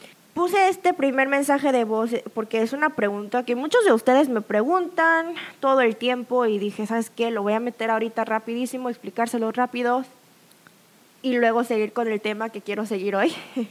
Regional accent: South Korea; Spanish is a second language; O a veces yo digo 28 años porque soy coreana y les digo mi edad coreana.

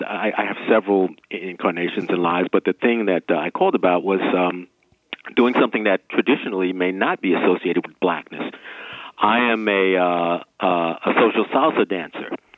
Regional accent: Brooklyn, New York, United States; people normally assume that I'm not from Brooklyn. Oh, are you from Cuba? And, are you from, you know, this country or that country? No, I'm from Brooklyn. You know, I got roots in all of those places.

